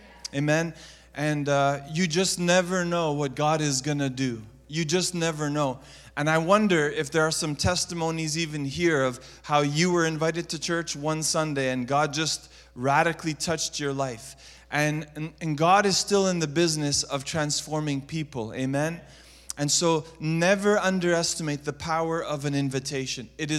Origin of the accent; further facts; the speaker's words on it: Montreal, Quebec, Canada; But growing up, I grew up in Montreal, and our church was called Emmanuel Pentecostal Christian Church.